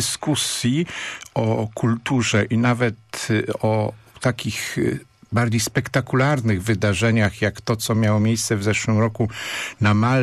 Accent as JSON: {"language": "Polish", "town": "Poznań", "region": "Greater Poland Voivodeship", "country": "Poland", "said": "Jestem poznaniakiem"}